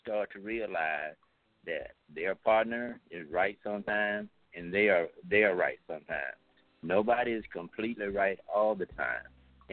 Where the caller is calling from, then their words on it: Gulf Breeze, Florida, United States; I'm calling from Florida, Gulf Breeze area.